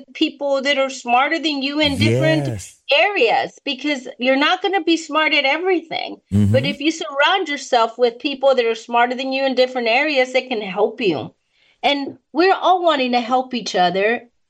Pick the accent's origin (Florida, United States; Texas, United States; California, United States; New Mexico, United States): Texas, United States; Dallas; And I grew up born and raised in West Dallas, mm-hmm. in an 800 square feet home, 9 people, 1 bathroom.